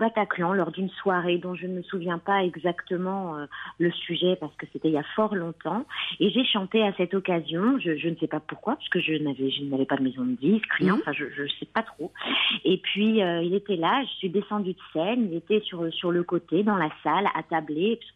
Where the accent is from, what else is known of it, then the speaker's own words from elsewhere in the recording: France; born there; moi, je suis née en France et je raconte l'histoire de ma famille